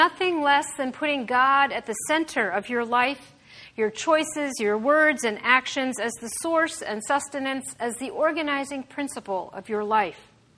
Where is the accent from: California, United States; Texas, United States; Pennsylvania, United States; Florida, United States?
Pennsylvania, United States; Lancaster; As many of you know, I grew up in Lancaster, Pennsylvania, the heart of Amish country.